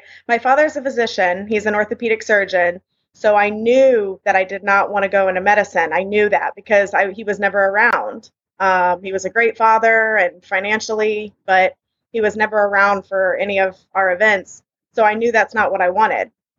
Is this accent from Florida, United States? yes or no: yes; Fort Myers, Florida, United States; No, I grew up in Fort Myers, which is near Port Charlotte.